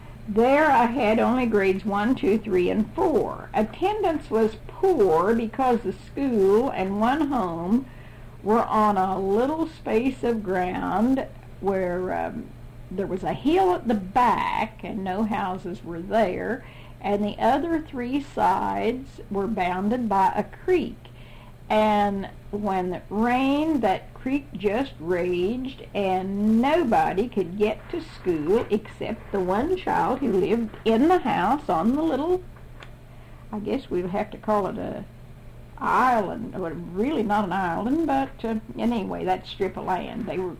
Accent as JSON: {"language": "English", "town": "South Portsmouth", "region": "Kentucky", "country": "United States", "tie": "born or raised there", "also_born_or_lived": "Greenup", "said": "to city school, which was Greenup or South Portsmouth, depending on which dam Daddy was working at. I was graduated from South Portsmouth High School on May the 19th, 1932."}